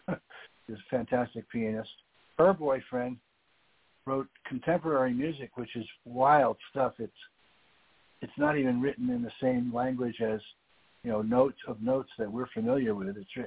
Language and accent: English; Manhattan, New York, United States; born there; I was born in Manhattan at 9:03 in the morning